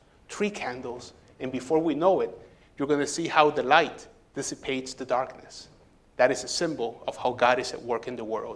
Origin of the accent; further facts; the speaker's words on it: Puerto Rico; accent: Puerto Rican; That is French with my Puerto Rican accent.